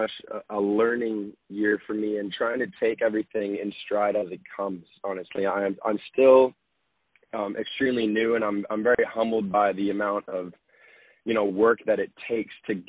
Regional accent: Toronto, Ontario, Canada; I'm from Toronto, so, you know, getting shows out here, believe it or not, even though I'm from here

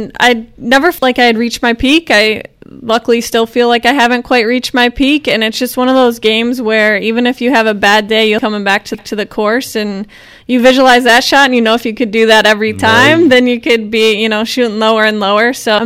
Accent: Michigan, United States; Michigan.

